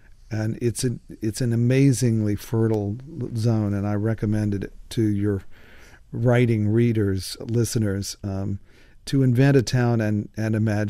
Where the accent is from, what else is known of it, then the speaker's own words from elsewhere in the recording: Rocky Mount, North Carolina, United States; now in Hillsborough, United States; It's not my hometown, which is Rocky Mountain. It's not my current hometown, which is Hillsborough, North Carolina.